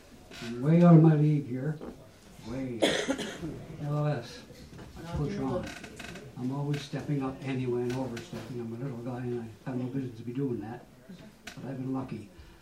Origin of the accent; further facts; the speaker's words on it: Newfoundland and Labrador, Canada; So, yes, I'm a Labradorian. But not to say I'm not a Newfoundlander, but I'm not. I have relatives from Newfoundland, of course, like we all do. My Aboriginal component has been in Labrador on this continent for thousands of years